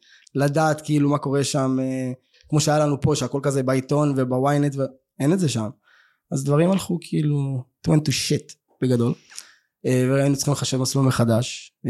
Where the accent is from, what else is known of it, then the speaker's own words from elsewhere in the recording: Kiryat Gat, Southern District, Israel; אני בן 34, אני מקריית גת, במקור, בכנפיים גם. היום אני עובד בתל אביב